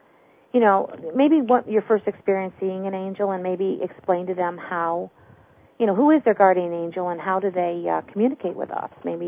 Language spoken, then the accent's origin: English; Pennsylvania, United States; you also are going to be in my home state here in Pennsylvania